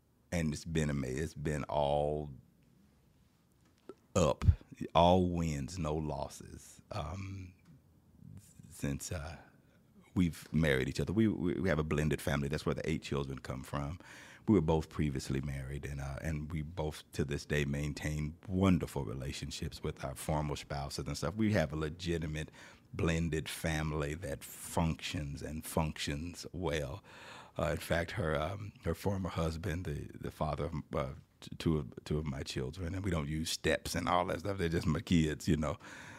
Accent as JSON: {"language": "English", "town": "Blythe", "region": "California", "country": "United States", "tie": "born or raised there", "said": "I live in the 9th Congressional, have lived there for years, was born and raised in Blythe, California, in Blythe, California, right on the edge of that district."}